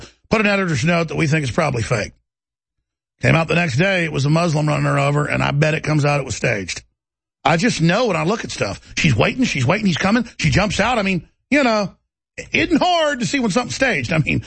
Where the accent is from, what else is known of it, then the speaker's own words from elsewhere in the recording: Dallas, Texas, United States; Let me tell you, I grew up in Dallas, Texas, and I didn't experience the white privilege.